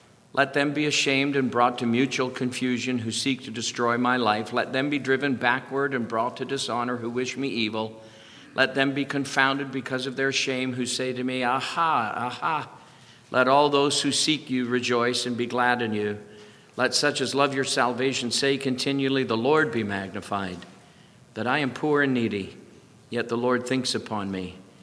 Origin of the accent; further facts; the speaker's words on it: Ireland; As an Irish guy, I like LaRue time.